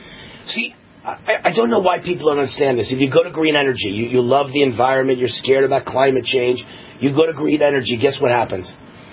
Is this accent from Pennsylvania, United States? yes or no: no; New York, United States; moved away; I'm from New York originally. I got the hell out of there.